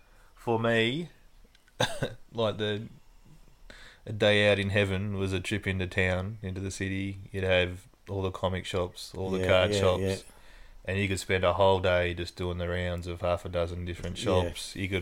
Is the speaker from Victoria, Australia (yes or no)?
yes; Boronia, Victoria, Australia; Boronia, Furniture Gully.